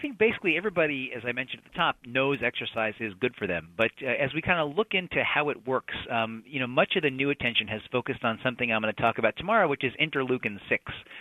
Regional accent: Kansas City, Missouri, United States; now in New York, United States; As you know, I'm from Kansas City originally.

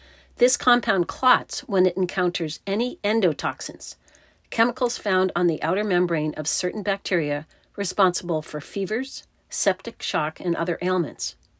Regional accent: East Coast, United States; I grew up on the East Coast with frequent trips to Cape Cod, where horseshoe crabs were common on the shore.

